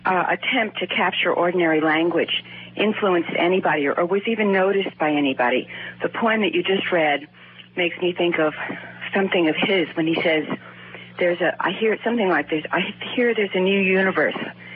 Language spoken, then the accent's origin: English; Gloucester, Massachusetts, United States; I'm from Gloucester.